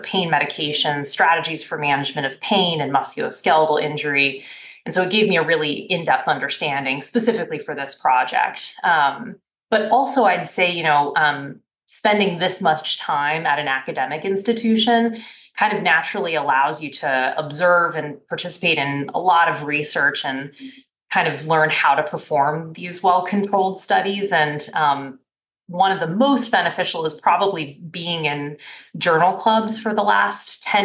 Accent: Washington, United States; I'm from Washington State, so it was not that far of a drive, but I miss that area.

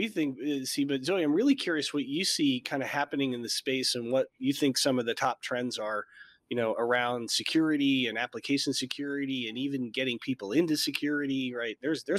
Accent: New York, United States; So I grew up near New York City, and you'd go down to the Metropolitan and the Modern Arts Museums and stuff like that.

